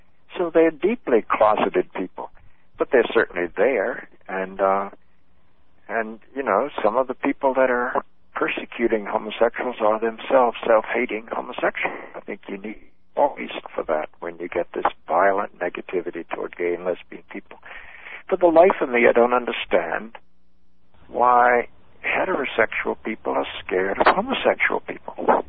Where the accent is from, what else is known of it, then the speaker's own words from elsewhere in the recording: the South, United States; you know, when I was growing up in the South, we also said if you let segregation die, then all of our daughters will want to marry black people.